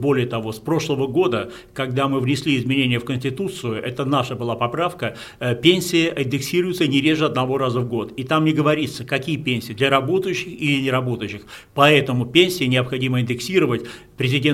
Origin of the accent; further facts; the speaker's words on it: Saint Petersburg, Russia; то там проводят в моем родном городе алые паруса